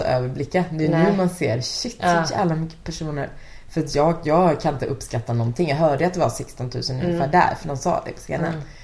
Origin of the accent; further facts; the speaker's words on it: Vänersborg, Västra Götaland County, Sweden; alltså i Vänersborg där jag kommer ifrån, som ligger väldigt nära Trollhättan.